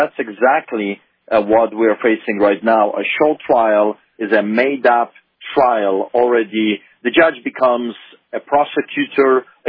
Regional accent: Poland; I grew up in Poland under the boots of the Soviets, and of course, being a Polish man, and the city I grew up under that had a concentration camp

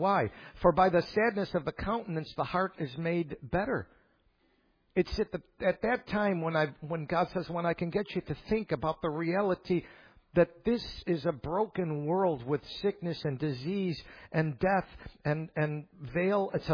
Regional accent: Buffalo, New York, United States; Look, I grew up in Buffalo. I only had one team, the Buffalo Bills.

